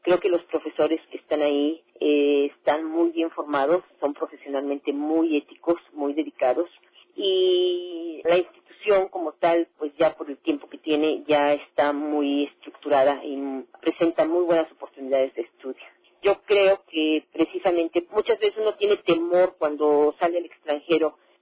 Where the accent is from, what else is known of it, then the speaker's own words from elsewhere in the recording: Mexico; moved away as an adult; trabajé un tiempo como bióloga aquí en México, pero en 1988, pues por razones económicas y de falta de empleo en el país, y como lo hacen muchos mexicanos, emigré